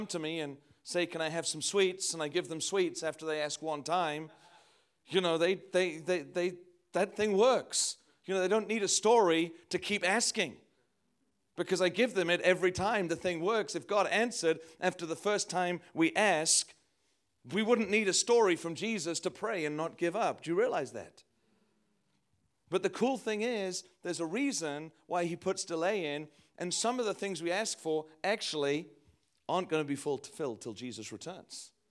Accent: North East England, United Kingdom; also born or lived in Midlands; I am from England, even though my accent has got so mutated and weird over the years. I grew up in the Northeast. There is no sign of that anymore.

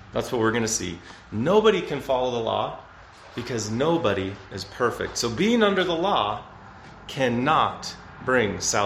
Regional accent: Wyoming, United States; now in Fort Collins, United States; I'm from Wyoming, but now live in Fort Collins.

